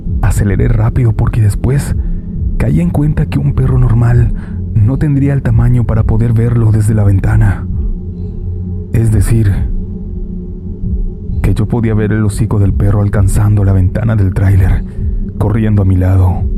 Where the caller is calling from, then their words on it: Mexico City, Mexico; de la Ciudad de México.